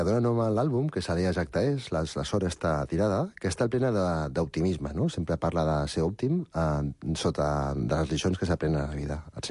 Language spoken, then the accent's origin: Catalan; Reus, Catalonia, Spain; moved away as an adult; now in Andorra; mons pares són de Granada i d'Almeria, i res, jo vaig néixer a Reus, van estar tota la vida doncs, a Reus, vivint allà amb ells, eren firans, feien moltes coses per tot Espanya, i fins que vaig fer 19 anys, i em va interessar Andorra